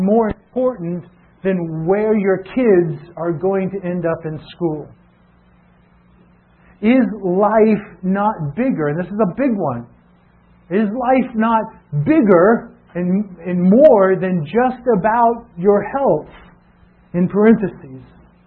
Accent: the South, United States; I don't even like Domino's Pizza. I'm from the South. I used to love Domino's Pizza until I moved here and you ruined me.

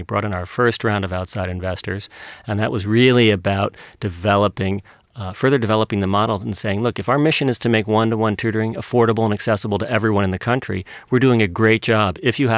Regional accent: New York, United States; now in Australia; You can probably tell by my accent, I'm actually not originally from here. Grew up in New York and moved back to Australia in early 2002 with my wife, who's from Sydney

